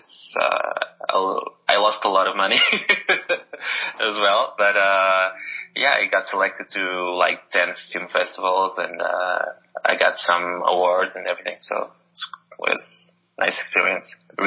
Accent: Portugal; English is a second language; It's weird, bro, because I grew up in Portugal. In Portugal, you watch movies with subtitles, every time.

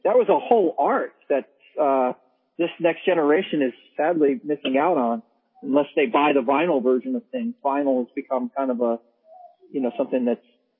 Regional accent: New Jersey, United States; Cause I grew up in New Jersey. I love his music.

